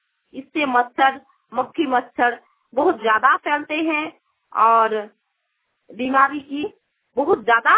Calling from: Jharkhand, India; मेरा गांव हिंदलजुड़ी प्रखंड घासला में पूर्वी सिंह से बोल रही हूँ

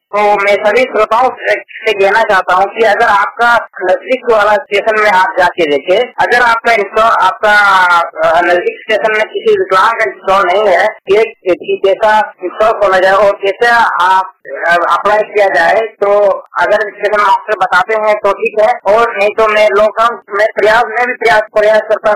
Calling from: Bihar, India; Bihar state Jammu जिला से बोल रहा हूँ और मैं पूर्ण तरह दृष्टिबाधित हूँ, मैं जन्म से ब्लाइंड हूँ।

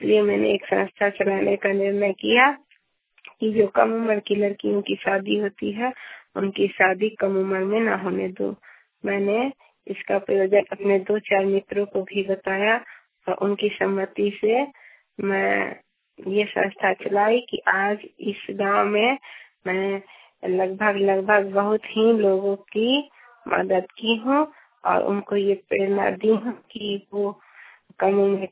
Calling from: Saraiya, Bihar, India; ग्राम post विकास थाना सरैया जिला मुजफ्फरपुर बिहार से बोल रही हूँ।

